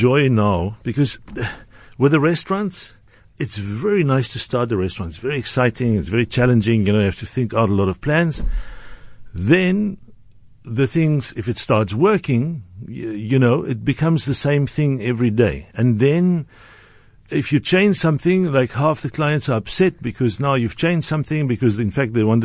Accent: Karoo, South Africa; I'm from South Africa. I'm from the Karoo. It's much drier there.

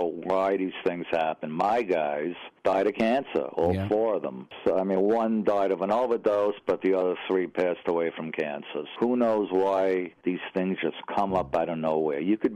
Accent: Brooklyn, New York, United States; But I really discuss my time growing up in Brooklyn

